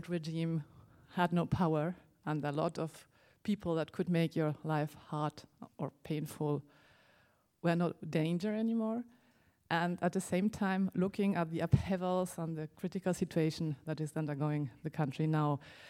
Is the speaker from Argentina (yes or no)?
yes; Argentina; I happened to be in my home country in Argentina, where we were just commemorating 30 years of democracy.